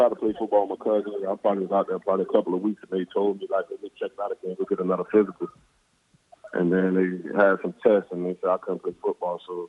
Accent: Miami, Florida, United States; And, you know, I'm from Miami. We don't run from our problems.

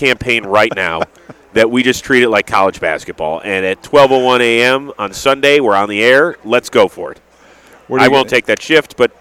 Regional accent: Cleveland, Ohio, United States; I always explain to people, because they're like, where are you from? Cleveland? Oh, boy, that's tough.

